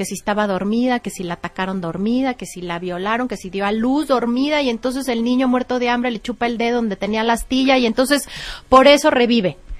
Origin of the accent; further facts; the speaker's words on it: Mexico; pero soy orgullosamente mexicana